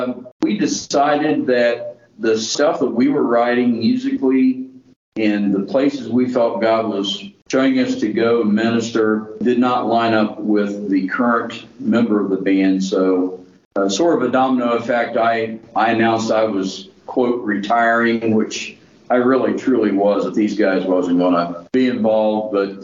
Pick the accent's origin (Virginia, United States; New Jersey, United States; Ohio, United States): Ohio, United States; Logan; born there; now in Lancaster, United States; And I was born in Logan as well. The Haakon Hills, as most people from the outside would know it, and currently reside in Lancaster as well.